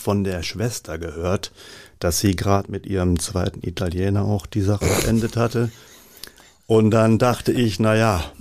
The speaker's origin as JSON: {"language": "German", "town": "Tüddern", "region": "North Rhine-Westphalia", "country": "Germany", "tie": "born or raised there", "said": "Meine Heimat, das sind so 7, 8, 9 Dörfer. Und die sind dann 49, sind die zu Holland dann gekommen. 14 Jahre später wieder retour."}